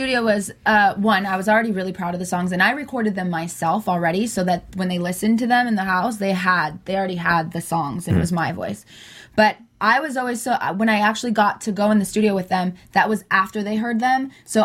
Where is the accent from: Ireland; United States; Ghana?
United States; because I'm obviously American and I know like a fun pop culture lingo.